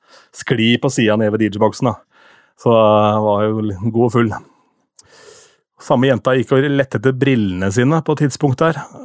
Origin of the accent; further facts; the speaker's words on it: Askim, Østfold, Norway; så på fredag så var jeg da hjemme i Askim og spilte